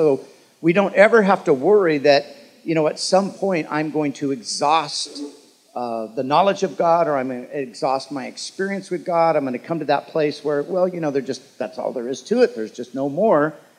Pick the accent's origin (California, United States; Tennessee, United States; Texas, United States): California, United States; Huntington Beach; I grew up in Huntington Beach. I graduated from Huntington Beach High School in 1975.